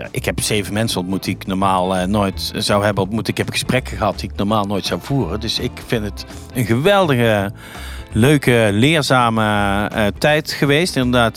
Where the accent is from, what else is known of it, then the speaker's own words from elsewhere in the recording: Lieshout, North Brabant, Netherlands; Ik ben opgegroeid in Lieshout en ik had altijd het idee dat aan de toog